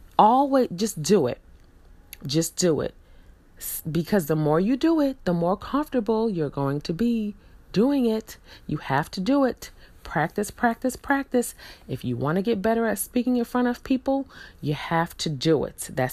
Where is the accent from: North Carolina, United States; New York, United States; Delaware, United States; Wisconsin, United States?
New York, United States; also born or lived in Houston; now in Mississippi, United States; I grew up in New York, I moved to Houston, Texas, of all places. And then from Houston, Texas, I moved to Mississippi, of all places.